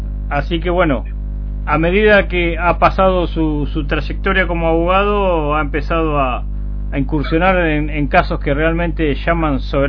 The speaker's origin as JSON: {"language": "Spanish", "town": "Lobos", "region": "Buenos Aires Province", "country": "Argentina", "said": "Nosotros somos de Lobos, provincia de Buenos Aires, una localidad, bueno, en... acá para tener una referencia, la referencia. Claro, es el lugar donde supuestamente nació Perón."}